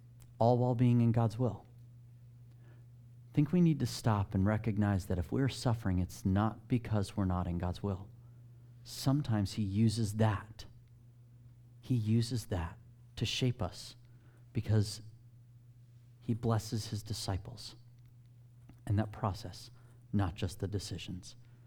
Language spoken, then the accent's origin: English; New Jersey, United States; I know. We're from New Jersey. Arm's length is plenty.